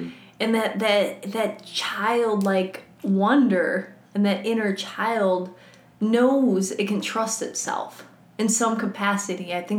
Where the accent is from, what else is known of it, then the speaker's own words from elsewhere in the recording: Midwest, United States; because I'm from the Midwest and I have people, you know, friends in different places and stuff like